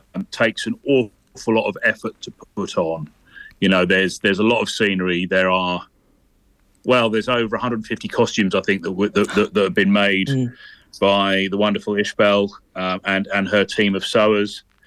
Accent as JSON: {"language": "English", "town": "Bury St Edmunds", "region": "East of England", "country": "United Kingdom", "said": "So I'm actually from Bury St Edmunds, and I've done plenty of stuff on the theatre hall stage there."}